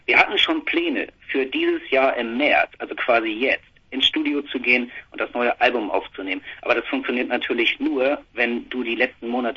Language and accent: German; Neumünster, Schleswig-Holstein, Germany; das ist ja meine Heimatstadt, da Nazi-Stadt schlechthin und so